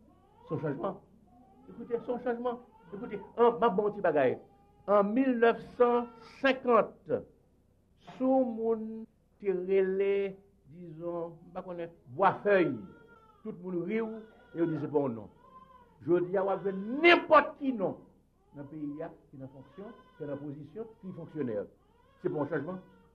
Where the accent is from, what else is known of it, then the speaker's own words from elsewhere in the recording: Haiti; moi-même, en tant qu'haïtien, C'est pas parce que l'intellectuel, nous sommes bonnards pour ne pas connaître le pays.